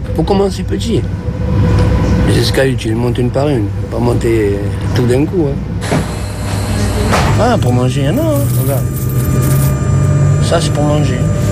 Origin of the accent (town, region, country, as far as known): Marseille, Provence-Alpes-Côte d'Azur, France